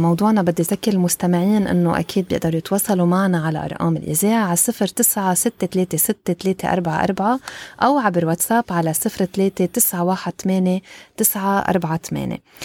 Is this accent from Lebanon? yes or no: yes; Lebanon; طبعا مش بس لأنه نحن لبنانية